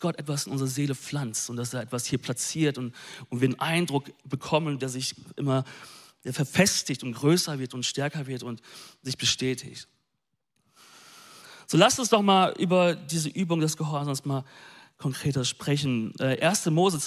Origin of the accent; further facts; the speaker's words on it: North Rhine-Westphalia, Germany; Ich bin ein Ostwestfale, okay?